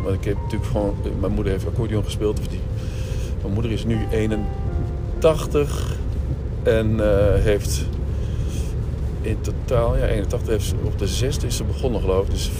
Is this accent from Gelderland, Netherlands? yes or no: yes; Borculo, Gelderland, Netherlands; born there; Ik ga nu naar mijn geboorteplek. Borculo. En ik ben geboren aan de Beethovenstraat 12 in Borculo. Ik ging naar de Zwijgerschool, Willem de Zwijgerschool in Borculo.